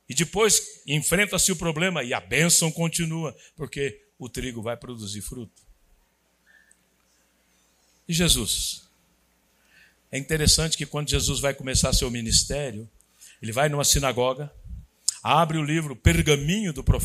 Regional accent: Muzambinho, Minas Gerais, Brazil; born there; Meu pai foi pastor lá em Muzambinho, Minas Gerais, onde eu nasci.

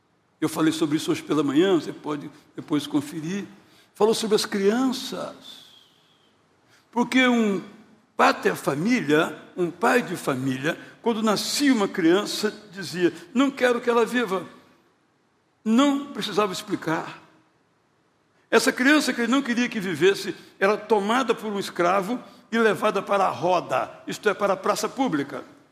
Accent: São Mateus, Espírito Santo, Brazil; born there; É onde eu nasci, tá bem? Espírito Santo, sou capixaba.

